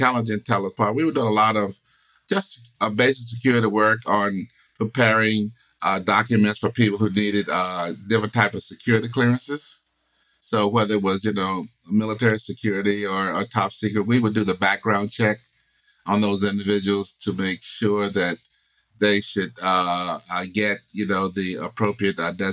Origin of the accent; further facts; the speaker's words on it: the South, United States; Well, it was more interesting than that because in the 60s and I grew up in the South.